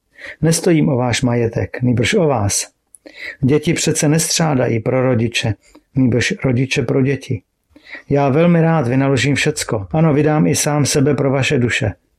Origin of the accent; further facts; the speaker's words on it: Český Těšín, Moravian-Silesian Region, Czechia; born there; Slezská církev evangelická a augsburského vyznání. Narodil jsem se v roce 1978 v Českém Těšíně